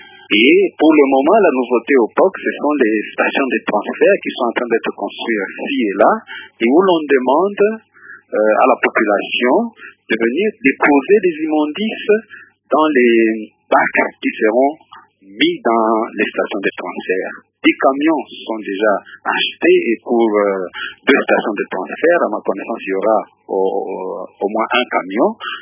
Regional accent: Kinshasa, DR Congo; Oui, je suis congolais, je suis habitant de Kinshasa.

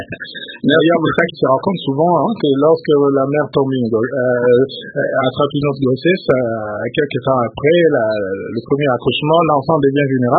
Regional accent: Kalemie, Tanganyika, DR Congo; Chez nous, à Calémie, par exemple, d'ici avril, il y aura une campagne de distribution de moustiquaires imprégnés

